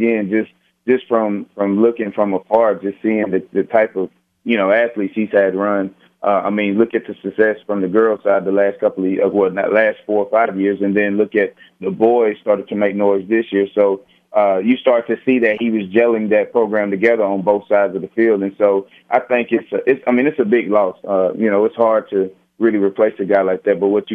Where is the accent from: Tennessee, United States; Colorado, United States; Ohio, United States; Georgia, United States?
Georgia, United States; Gainesville; I'm from Gainesville, Georgia.